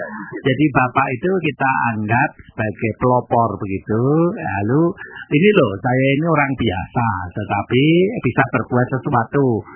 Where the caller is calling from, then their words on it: Tulungagung, East Java, Indonesia; Jadi ada luapan Bengawan Solo di daerah saya kayak Trenggalek, saya Tulungagung aman, Pak, ya.